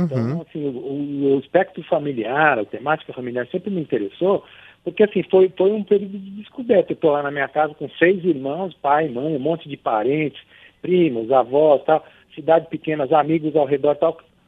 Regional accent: Cravinhos, São Paulo, Brazil; Eu vim de uma cidade pequena do interior de São Paulo.

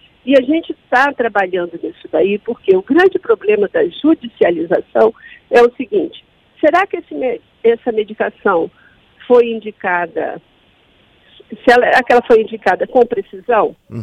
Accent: Espírito Santo, Brazil; eu sou do Espírito Santo, interior.

